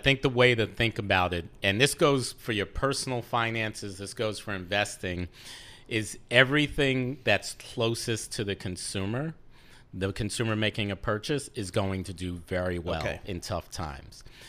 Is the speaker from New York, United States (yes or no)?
yes; New York, United States; As a New Yorker.